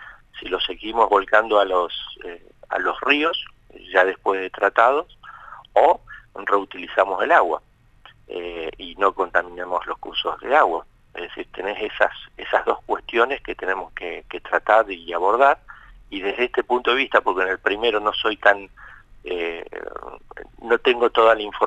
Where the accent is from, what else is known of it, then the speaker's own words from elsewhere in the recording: Neuquén, Argentina; yo nací acá en Neuquén, nunca las había, en mis años de vida, nunca había visto este tipo de fenómenos extremos.